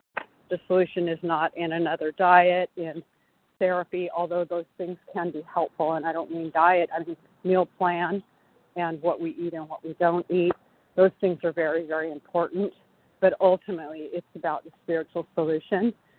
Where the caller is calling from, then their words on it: California, United States; I am in California.